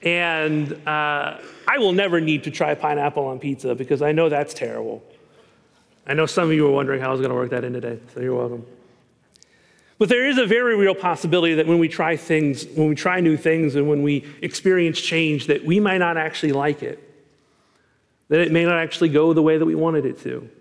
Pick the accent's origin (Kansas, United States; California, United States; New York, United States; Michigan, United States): Kansas, United States; My family on the East Coast that I now have is convinced that I don't like seafood because I was born and raised in Kansas, to which they probably have a pretty good point.